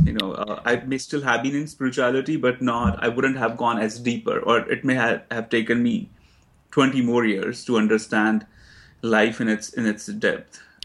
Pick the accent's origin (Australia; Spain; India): India; now in New York, United States; So I moved to New York from India in 2004.